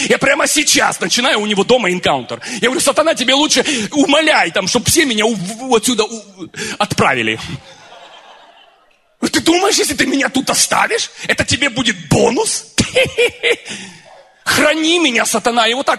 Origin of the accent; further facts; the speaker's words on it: Zaporizhzhia, Zaporizhzhia Oblast, Ukraine; born there; я хохол. Вы знаете, ну не кинешь ты хохла, я родился в Запорожье, я знаю Запорожскую сич